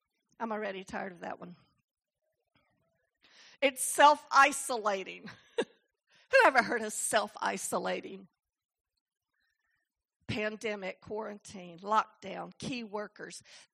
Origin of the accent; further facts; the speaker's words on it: the South, United States; which we're from the South, and we have a lot of old phrases that we use that don't make a lot of sense to most people.